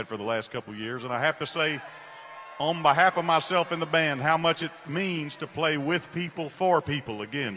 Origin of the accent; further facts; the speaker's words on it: Mississippi, United States; Growing up in Mississippi, I sat in the porch and I worked on it